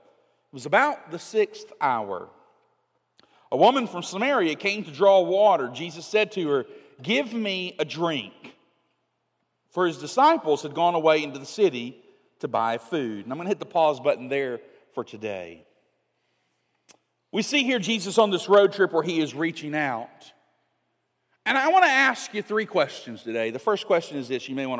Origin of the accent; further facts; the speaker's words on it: Alabama, United States; now in Louisville, United States; I didn't grow up around here. I grew up down in Alabama.